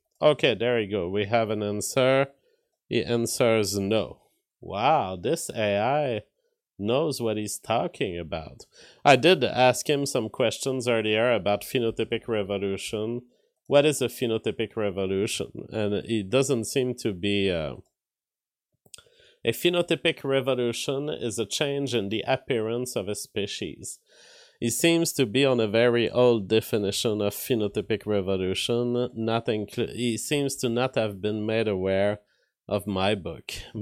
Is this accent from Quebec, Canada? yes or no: yes; Sainte-Sophie, Quebec, Canada; born there; Well, not truly. I was born in Sainte-Sophie.